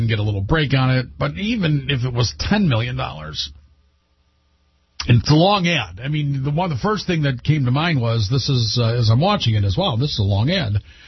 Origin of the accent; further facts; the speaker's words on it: Detroit, Michigan, United States; not just because I'm from Detroit and you're from Detroit and we're in Detroit.